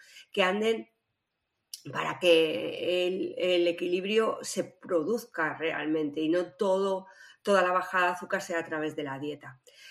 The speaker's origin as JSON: {"language": "Spanish", "country": "Spain", "said": "los españoles incrementamos un peso entre 3 y 5 kilos, ¿no? Durante las fechas navideñas."}